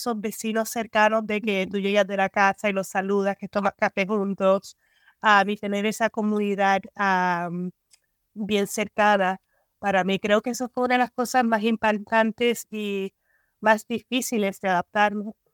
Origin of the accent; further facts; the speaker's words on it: Dominican Republic; la experiencia de criarme en República Dominicana de verdad fue impactante. Yo me considero parte dominicana porque, claro, tú ves mis años formativos ahí en República Dominicana, y aunque pasé quizás verano en Puerto Rico